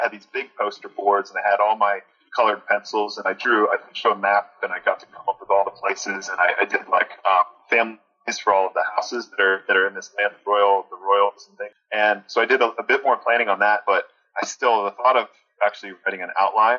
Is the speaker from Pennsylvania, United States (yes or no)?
yes; Pittsburgh, Pennsylvania, United States; And I'm from Pittsburgh, and which is a city of sports nuts. A depression falls over the city when, like last week, the Steelers lost.